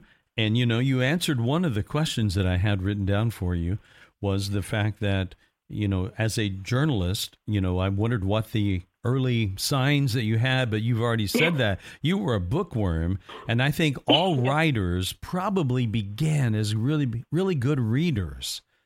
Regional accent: Evansville, Indiana, United States; All right, so my hometown is not very far from you. I grew up in Evansville, Indiana.

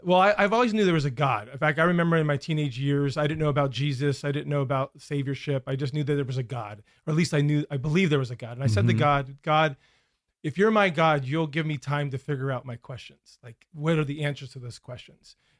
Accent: Nanticoke, Pennsylvania, United States; Northeast Pennsylvania, small town outside the Poconos called Nanticoke.

